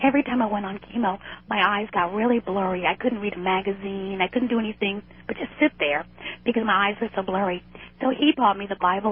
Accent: New York City, New York, United States; when I was young, and then growing up in New York City, which I'm sure is very polluted.

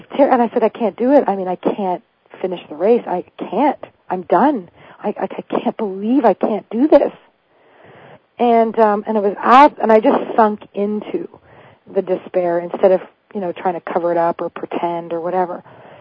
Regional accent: Canada; And I'm Canadian

